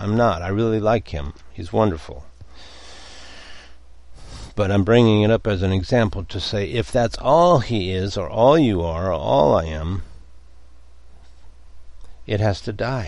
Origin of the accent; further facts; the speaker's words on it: Los Angeles, California, United States; I've been a baseball fan somewhat since I grew up in Los Angeles, and I like the Dodgers.